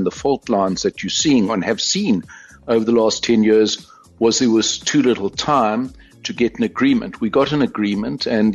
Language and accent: Afrikaans; Durban, KwaZulu-Natal, South Africa; ek is dis my tuisland Durban. Ek het Durban groot geword. So, ek is nou terug.